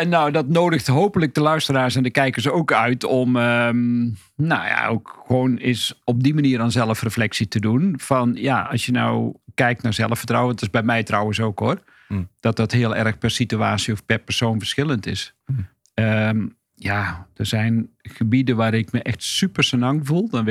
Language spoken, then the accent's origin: Dutch; Hedel, Gelderland, Netherlands; born there; ik ben geboren in Hedel. Nou ja, iedereen maakt fouten, maar ik ben in Hedel geboren.